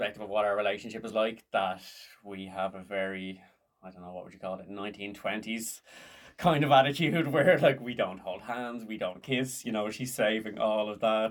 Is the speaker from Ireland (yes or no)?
yes; Dublin, Leinster, Ireland; So I'm Irish, born and raised in Dublin, lived here most of my life.